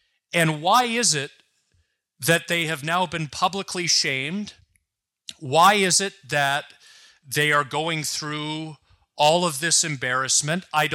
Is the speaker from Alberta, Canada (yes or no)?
no; Oakville, Ontario, Canada; Growing up in Oakville, I've joked that there was no homophobia in Oakville when I grew up there